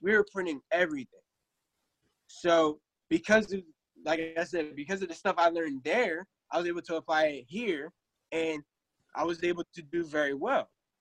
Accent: New Jersey, United States; So I moved to Ohio, and I started working. I remember I'm from New Jersey. I came back to New Jersey. Now I moved to Ohio.

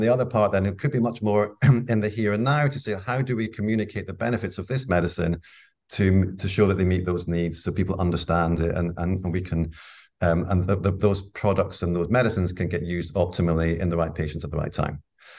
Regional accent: Dundee, Scotland, United Kingdom; And I'm from Dundee in Scotland

